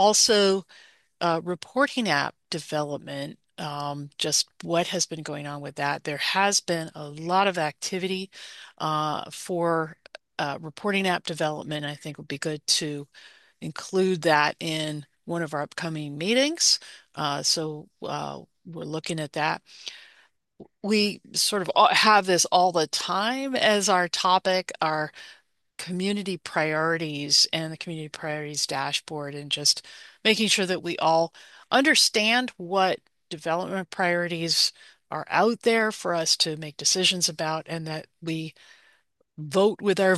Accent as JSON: {"language": "English", "region": "Michigan", "country": "United States", "said": "I was born in Michigan. I'm a Michigander"}